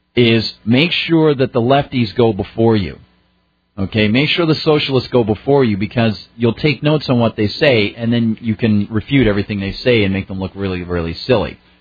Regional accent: New Hampshire, United States; I grew up in New Hampshire. So, you know, I moved here when I was 3 and with my family.

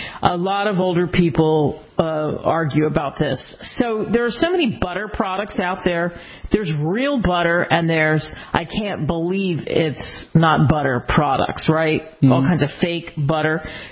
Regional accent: Northeast, United States; since I grew up in the Northeast but lived in all different parts of the country

